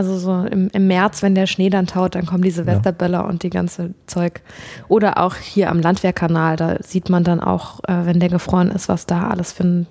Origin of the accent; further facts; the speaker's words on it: North Rhine-Westphalia, Germany; hey, ich komme aus dem Ruhrgebiet, ich kann das vertragen.